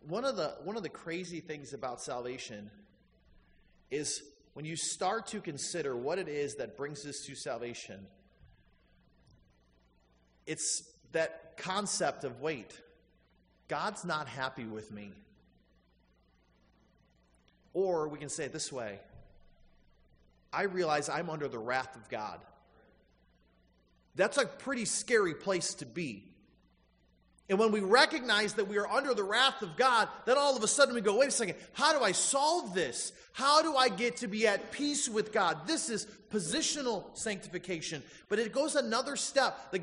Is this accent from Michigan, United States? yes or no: yes; Flint, Michigan, United States; I grew up in Flint, Michigan, so I cheer for the Detroit teams and in Michigan State.